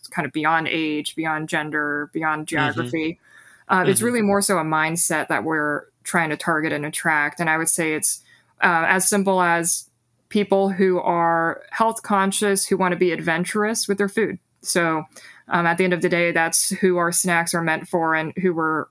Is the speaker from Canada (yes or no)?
no; United States; I am Chinese American, so we do partner in New York City with a few of the Chinatown organizations.